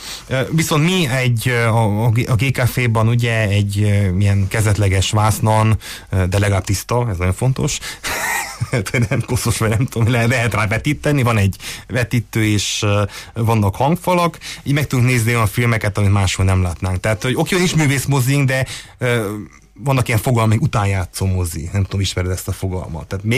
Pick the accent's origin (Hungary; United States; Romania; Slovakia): Romania; Toplița, Harghita; Most Maroshévízen, ahol én származom, ott is megnyílt pár évvel ezelőtt a mozi